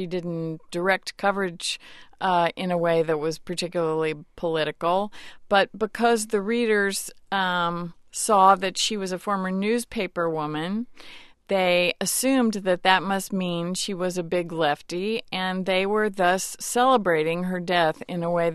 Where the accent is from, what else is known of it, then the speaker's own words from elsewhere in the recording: Illinois, United States; I just saw where a newspaper in Normal, Illinois, my home state, has temporarily closed down its entire comment function.